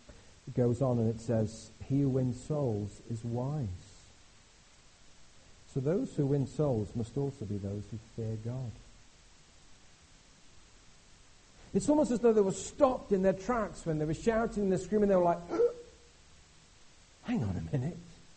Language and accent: English; United Kingdom; Now, this is where I really struggle because, hey, we're British. We don't do excited, do we?